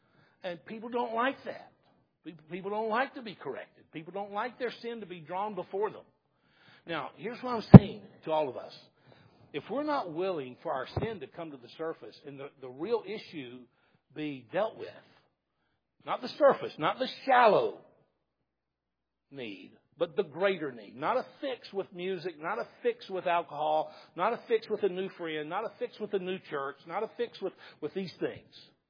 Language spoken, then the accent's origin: English; the South, United States; I grew up in the South, so I'm not being critical of that. I grew up on that kind of music.